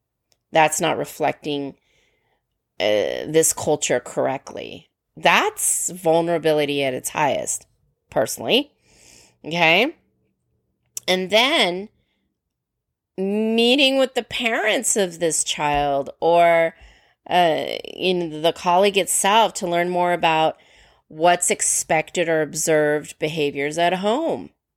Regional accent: California, United States; when I was growing up in California, in a very rural area of California, now it's heavily a suburban bedroom community

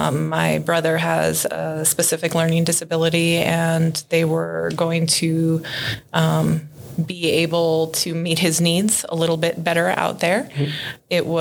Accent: Wallingford, Connecticut, United States; also born or lived in New York; I was born in Connecticut, Wallingford, Connecticut, actually. And then eventually spent time in Clinton, Connecticut with my dad.

